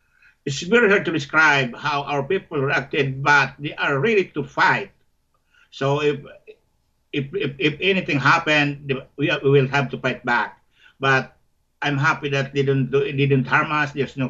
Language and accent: English; Panganiban, Camarines Norte, Philippines; born or raised there